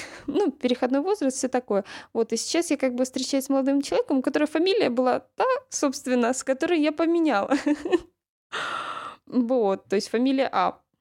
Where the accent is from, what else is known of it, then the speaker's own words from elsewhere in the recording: Russia; born there; Я родилась в России.